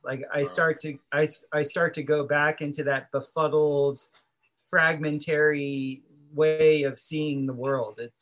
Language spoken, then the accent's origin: English; Florida, United States; because like I said, I grew up in South Florida, so I never drank water.